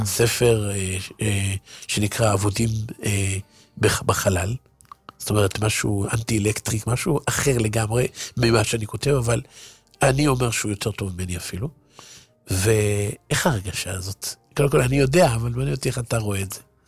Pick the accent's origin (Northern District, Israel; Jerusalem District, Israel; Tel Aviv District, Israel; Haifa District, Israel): Haifa District, Israel; Haifa; אני חיפאי כמוהם